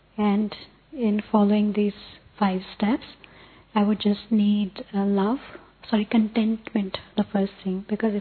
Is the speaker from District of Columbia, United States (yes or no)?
yes; Washington, District of Columbia, United States; from Washington, D.C., USA.